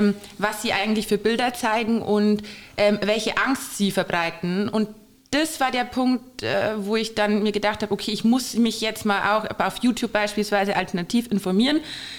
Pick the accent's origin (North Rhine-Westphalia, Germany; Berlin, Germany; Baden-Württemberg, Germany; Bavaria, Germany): Bavaria, Germany; Passau; Ich bin seit 3 Monaten Rechtsanwältin. Ich komme aus Passau, bin in Passau geboren, habe da auch Rechtswissenschaften studiert.